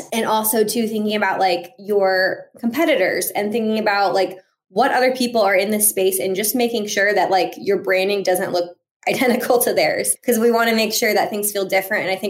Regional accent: Des Moines, Iowa, United States; growing up in Des Moines, I always was told like, oh, you want to study graphic design? That's great. You're going to have to move to LA or New York City.

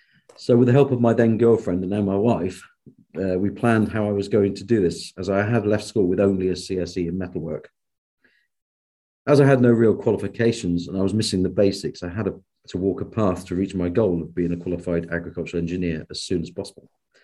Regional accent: Luxborough, South West England, United Kingdom; I grew up on Exmoor in a small village called Luxborough

